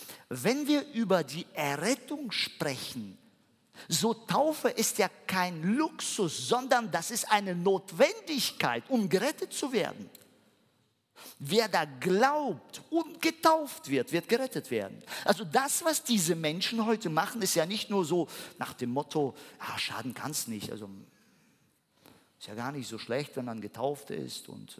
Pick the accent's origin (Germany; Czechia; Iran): Germany; Ich weiß, dass viele, gerade in Deutschland, so wir sind, wir als Deutsche, machen uns sogar im Winter, wo wir im Sommer Urlaub verbringen werden.